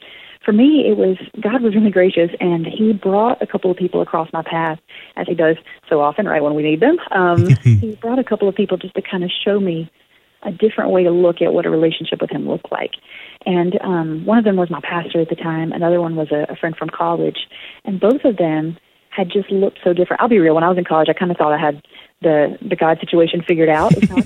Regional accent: the South, United States; accent: Southern; It's kind of like a Jenga game, you know, where you, my southern accent probably came out a lot right there.

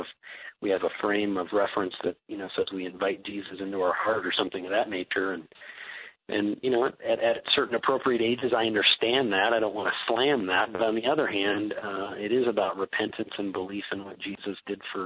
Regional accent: Michigan, United States; And so, eventually we moved back to my home state of Michigan and kind of wrapped up life there

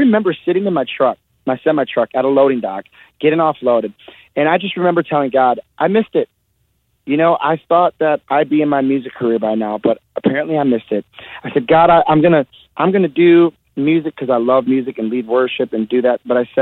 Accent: Milwaukee, Wisconsin, United States; I'm from Milwaukee. I'm just, you know, I'm pinching myself.

